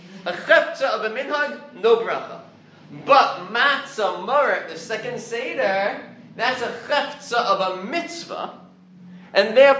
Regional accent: Baltimore, Maryland, United States; Because I grew up in Baltimore, and my family davened in Congregation Sherith Israel of Baltimore.

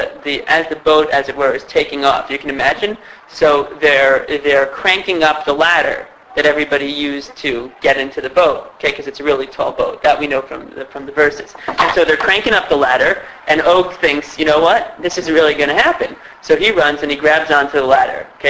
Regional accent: Teaneck, New Jersey, United States; I'm from Teaneck. So is that a Teaneck reference? Okay. Perfect. Now I feel at home.

